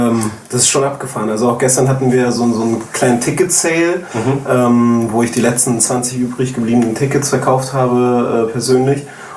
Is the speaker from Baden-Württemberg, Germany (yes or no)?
no; Hamburg, Germany; now in Berlin, Germany; Selbst wenn ich in Berlin mittlerweile irgendwie meine Base habe und da wohne und so, aber Hamburg ist einfach meine Heimatstadt